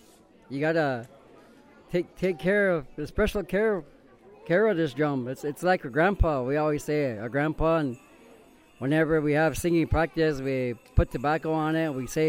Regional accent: United States; I come from the Standing Rock Sioux Tribe

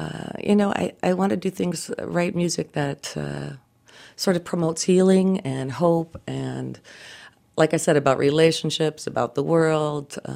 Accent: California, United States; I'm from California, so when I can, I get out to the ocean.

